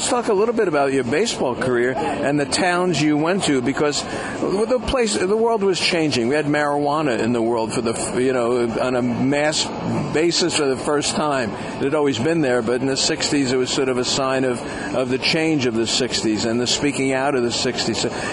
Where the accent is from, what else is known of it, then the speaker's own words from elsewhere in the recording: Miami, Florida, United States; I grew up in Miami, Florida, and I know that area of the country.